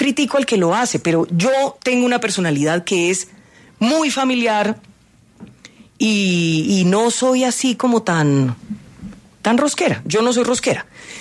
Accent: Buga, Valle del Cauca, Colombia; also born or lived in Tuluá; Yo soy una señora que nací en Tuluá, que me crié en Buga, Buga la Grande, Cali.

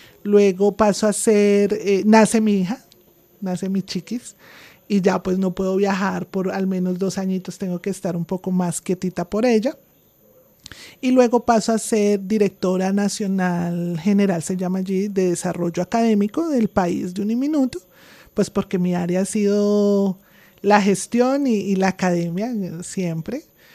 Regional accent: Boyacá, Colombia; Yo soy de la tierrita, yo soy boyacense. Ahora soy tolimense de corazón

